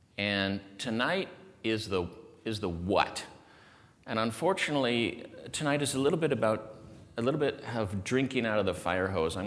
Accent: Walla Walla, Washington, United States; born there; I was born in Walla Walla.

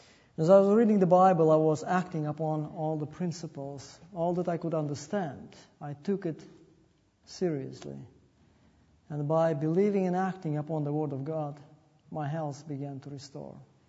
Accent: Russia; And I was raised in Russia as an atheist.

